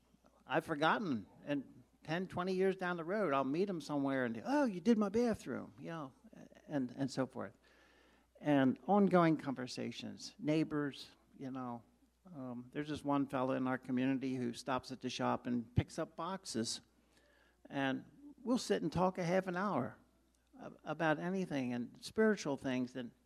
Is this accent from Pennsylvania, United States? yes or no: yes; Pennsylvania, United States; We're from Pennsylvania, so you probably wouldn't know Finland Mennonite Church.